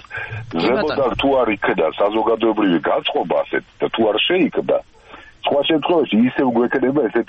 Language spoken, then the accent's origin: Georgian; Tbilisi, Georgia; თბილისში გავიზარდეთ, ხო, ყველამ და ვიცით